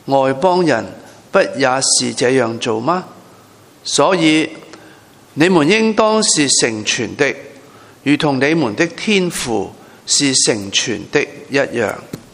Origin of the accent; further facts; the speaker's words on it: Hong Kong; 难怪我们香港人其实个民族啊、国家的意识是比较低的